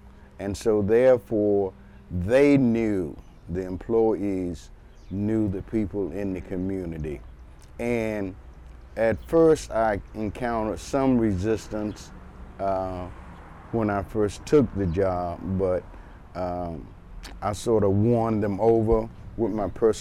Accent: Roanoke, Virginia, United States; now in Louisville, United States; No, I grew up in Roanoke, Virginia. Came out to Kentucky to go to school at Kentucky State.

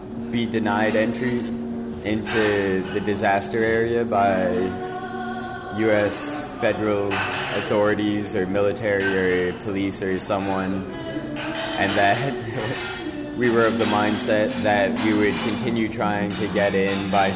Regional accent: Providence, Rhode Island, United States; now in New Orleans, United States; Well, I was originally born and raised in and around Providence, Rhode Island, and I now live in a van down by the river in New Orleans.

